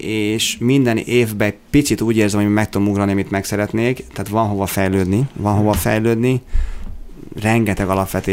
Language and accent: Hungarian; Tata, Komárom-Esztergom, Hungary